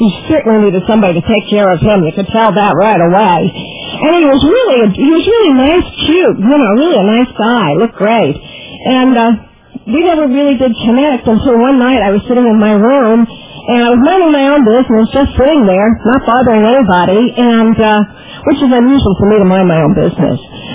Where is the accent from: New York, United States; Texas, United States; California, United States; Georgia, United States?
New York, United States; Brooklyn; born there; I was born in Brooklyn. Is that a surprise?